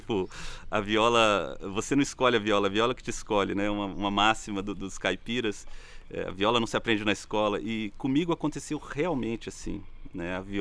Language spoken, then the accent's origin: Portuguese; Brasília, Federal District, Brazil; Eu nasci em Brasília. Sou brasiliense da Gema. Nasci na Asa Sul de Brasília. E nascido e criado, né? Continuo vivendo aqui